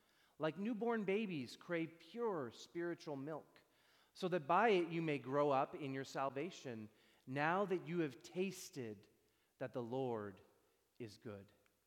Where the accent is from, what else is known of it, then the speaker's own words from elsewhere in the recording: Surrey, British Columbia, Canada; I grew up in Surrey. I think they give you a samosa when you leave the hospital when you're a newborn. I knew what a samosa was.